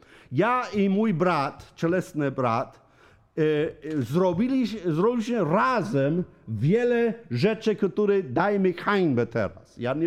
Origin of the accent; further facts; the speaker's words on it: Michigan, United States; Polish is a second language; now in Poland; Ja urodziłem się we Stanach. Ja pochodzę ze Stanów. Wiecie o tym. Nie do Teksasu dosłownie, ale z Michigana.